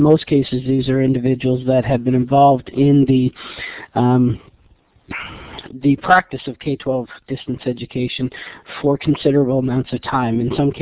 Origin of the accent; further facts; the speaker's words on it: Newfoundland and Labrador, Canada; now in Ontario, Canada; only because I was originally from Newfoundland, so I had known what was going on there fairly firsthand.